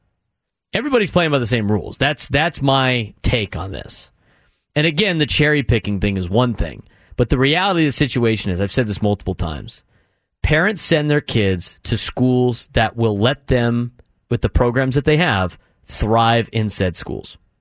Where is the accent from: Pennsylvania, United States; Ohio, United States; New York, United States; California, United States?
California, United States; San Diego; I grew up in Scripps Ranch.